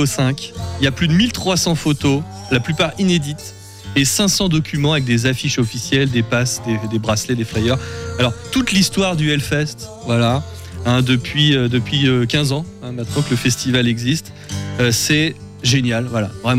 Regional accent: France; mais nous, on est français, on dit

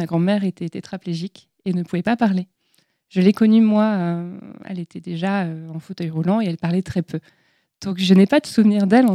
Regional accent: Lille, Hauts-de-France, France; born there; je suis née à Lille

